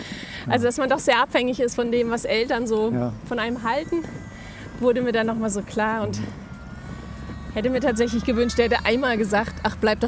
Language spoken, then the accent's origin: German; Darmstadt, Hesse, Germany; da wo ich herkomme, in Darmstadt